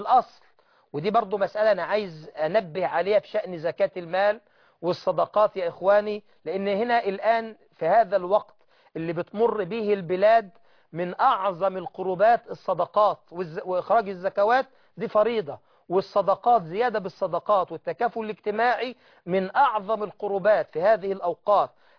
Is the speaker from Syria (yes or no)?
no; Egypt; زي ما بنقول عندنا في مصر إيده والتراب التصق بالتراب من شدة الفقر